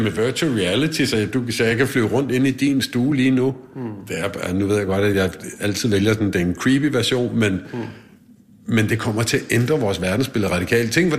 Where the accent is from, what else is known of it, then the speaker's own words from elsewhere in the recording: Odense, Region of Southern Denmark, Denmark; så har folk det i Odense, hvor jeg kommer fra.